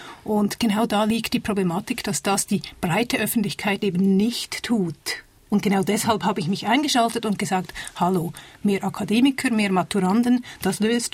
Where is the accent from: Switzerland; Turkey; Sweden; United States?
United States; Ich bin selber Amerikanerin.